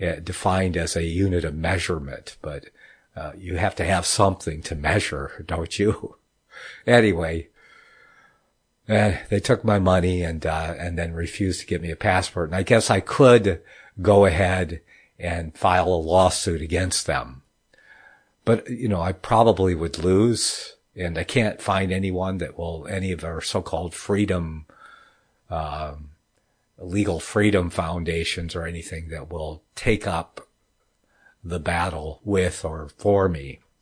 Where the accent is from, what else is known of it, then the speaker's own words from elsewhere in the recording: United States; I have the right to, as an American citizen, you know, in the land of the free, I have the right to not participate.